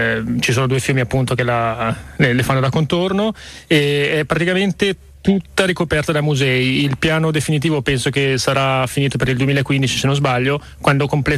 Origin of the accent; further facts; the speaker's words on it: Lombardy, Italy; io non me la sono sentita da Brianzolo.